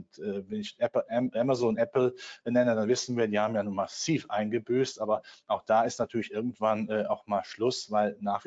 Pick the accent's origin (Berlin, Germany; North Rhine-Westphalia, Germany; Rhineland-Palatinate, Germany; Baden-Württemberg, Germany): North Rhine-Westphalia, Germany; Sie hören mal meine Zunge an, ich bin Rheinländer, ich bin groß gewachsen in der Nähe vom Hambacher Forst, also Braunkohletagebau, das waren gute Jobs.